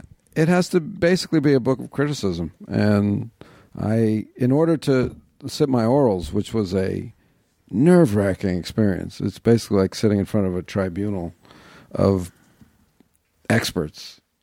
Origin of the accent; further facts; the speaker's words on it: New York, United States; I grew up in New York, yeah.